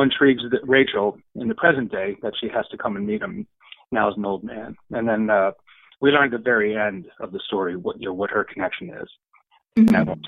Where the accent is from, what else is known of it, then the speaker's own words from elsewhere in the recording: Illinois, United States; also born or lived in Chicago; now in New Jersey, United States; Sure. I live in New Jersey now, but I'm from Illinois originally, and I went to the University of Illinois, and where I studied communication.